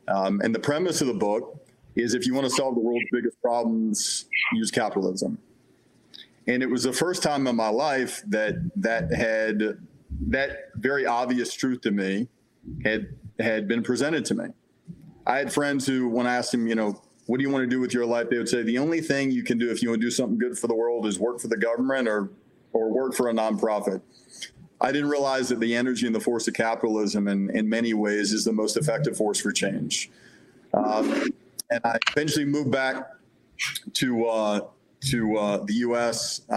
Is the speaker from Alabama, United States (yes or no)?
yes; Birmingham, Alabama, United States; I was raised in the South in Birmingham, Alabama.